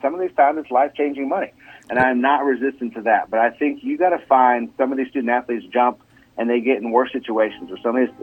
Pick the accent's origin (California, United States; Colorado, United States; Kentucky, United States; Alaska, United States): Kentucky, United States; Lexington; I grew up in Lexington, Kentucky, where I played many sports and was talented at that level